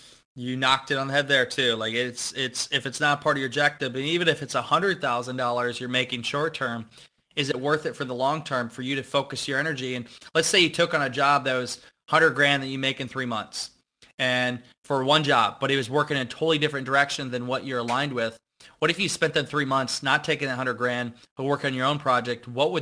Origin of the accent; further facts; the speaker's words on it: Iowa, United States; And I'm pretty content, especially like growing up in Iowa. I'm simple.